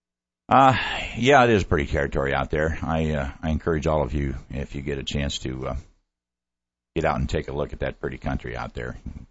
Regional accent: Ohio, United States; I said, yes, I'm from the Midwest.

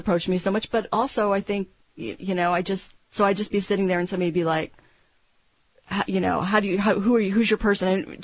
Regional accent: Iowa, United States; and I'm from Iowa originally, right. So I'm pretty familiar with the territory.

